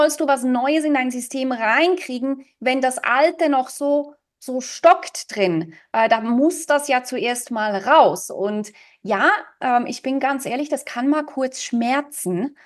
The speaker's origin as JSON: {"language": "German", "country": "Switzerland", "said": "Vielleicht habe ich es als Schweizerin so komisch betont"}